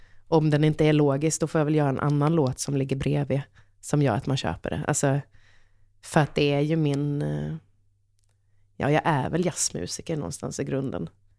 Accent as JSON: {"language": "Swedish", "region": "Halland County", "country": "Sweden", "said": "jag är en hallänning"}